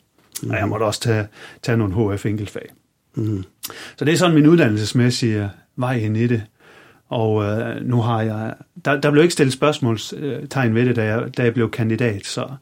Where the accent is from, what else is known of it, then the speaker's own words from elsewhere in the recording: Central Denmark Region, Denmark; jeg er opvokset her i Vestjylland, lige uden for Hvidebæk i Hopsund, hvis der er nogen, der ved, hvor det er han.